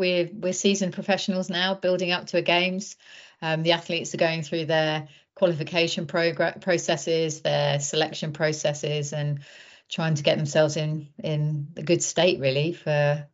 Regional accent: Croydon, London, United Kingdom; Well, I was brought up at 5 o'clock on the M25. Went to school in Croydon. And went to Nottingham University. So moved out of area to go to university

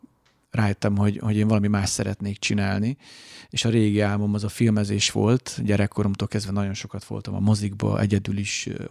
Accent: Hungary; a Tiszatóról kezdtem kisebb filmeket, rövid filmeket készíteni, ahol felnőttem, mert nagyon-nagyon fontos az életemben a Tiszató és a Tisza.

